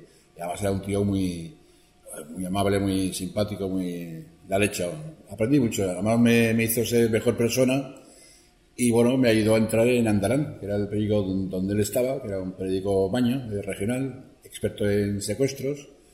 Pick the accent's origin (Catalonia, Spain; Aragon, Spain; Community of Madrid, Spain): Aragon, Spain; Zaragoza; also born or lived in Morón; nací en Morón, jo me crié en Zaragoza. Jo a Morón iba en los veranos